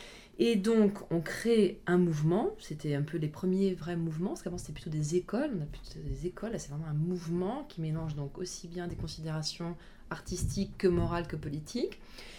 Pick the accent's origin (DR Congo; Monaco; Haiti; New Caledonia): New Caledonia; Moi, je viens de Nouvelle-Calédonie, et en Nouvelle-Calédonie, on était une bande de copains au collège et au lycée.